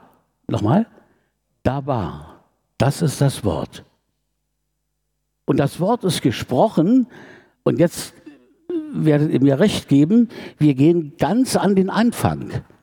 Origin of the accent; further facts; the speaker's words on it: Germany; würde ich mal sagen, jetzt wir als Deutsche